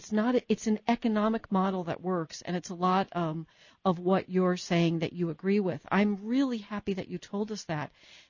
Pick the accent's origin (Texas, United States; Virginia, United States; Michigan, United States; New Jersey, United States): New Jersey, United States; I'm from Jersey.